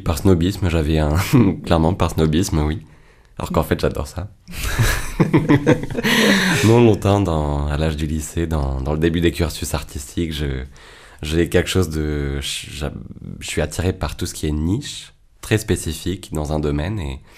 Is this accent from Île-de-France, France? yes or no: no; Aubenas, Auvergne-Rhône-Alpes, France; je suis né à Aubenas, grandi à la ferme